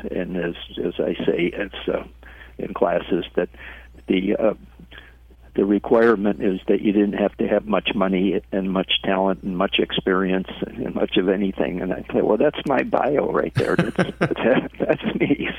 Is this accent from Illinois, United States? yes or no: yes; Chicago, Illinois, United States; I grew up in Chicago, and my parents had investment properties in trust